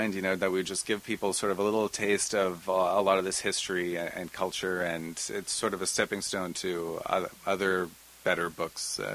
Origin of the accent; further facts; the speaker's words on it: British Columbia, Canada; I grew up in the Okanagan